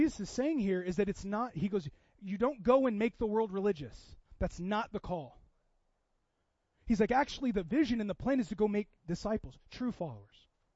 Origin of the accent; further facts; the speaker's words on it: Seattle, Washington, United States; I grew up in Seattle area, very not religious.